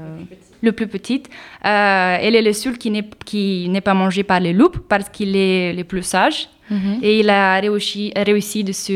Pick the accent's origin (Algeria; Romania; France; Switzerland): Romania; oui, je viens de Roumanie